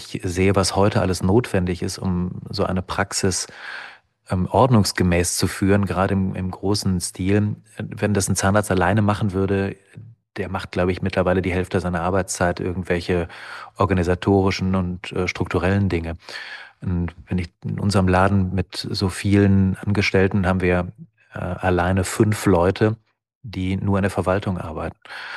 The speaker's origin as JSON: {"language": "German", "town": "Essen", "region": "North Rhine-Westphalia", "country": "Germany", "said": "Ich komme aus Essen und wollte wegen der Schiedsrichtertätigkeit auch irgendwo hier in dem Essener Bereich bleiben."}